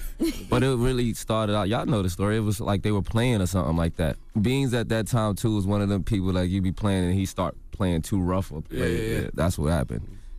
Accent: New York, United States; And then I'm from New York, so New York is kind of like standoffish too.

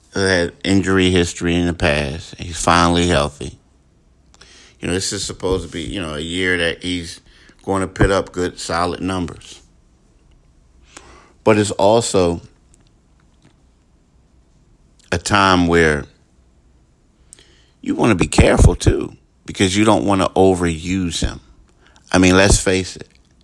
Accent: Philadelphia, Pennsylvania, United States; You know, I grew up in Philly, and I know that how in Philly people always want people to be straight.

